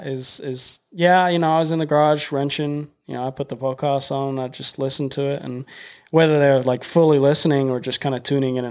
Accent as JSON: {"language": "English", "country": "United Kingdom", "moved": "yes", "said": "They know that I'm British and I've been here for a while."}